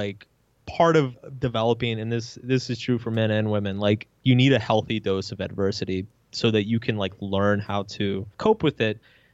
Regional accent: Texas, United States; looking back when I was a kid and an adolescent, I grew up in Texas, which is like, as you can imagine, is not the most like progressive place in the world.

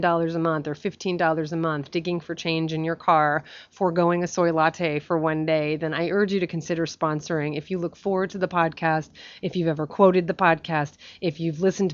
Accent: East Coast, United States; now in San Francisco, United States; I grew up on the East Coast. I know what extreme seasons are.

